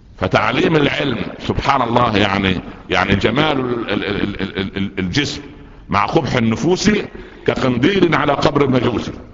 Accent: Upper Egypt, Egypt; عندنا في الصعيد

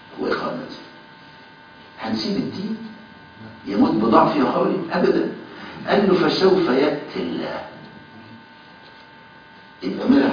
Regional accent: Egypt; يعني أذكر عندنا في مصر

